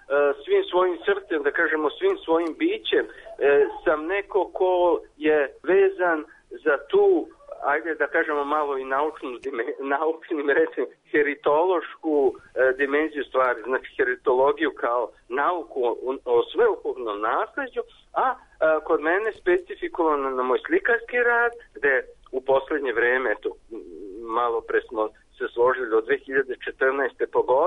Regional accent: Vojvodina, Serbia; Ja sam kao dete odrastao na Crnobarskom salašu, znači to je negde 28 km gore od Kikinde na severu, na salašu mog babe i dede po majci.

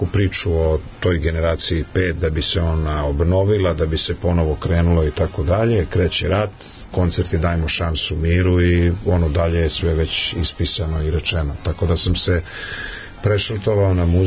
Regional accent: Croatia; moved away as an adult; now in Serbia; Ali ovde u Srbiji sam doživeo tamo negde početkom 90-ih teatar kao pijacu, a došao sam iz Hrvatske kao student glume

